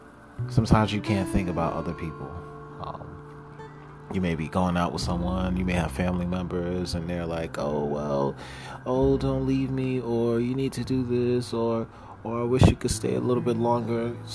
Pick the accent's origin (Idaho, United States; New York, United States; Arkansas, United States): New York, United States; but hey, I'm from New York. If you can make it here, you know the rest.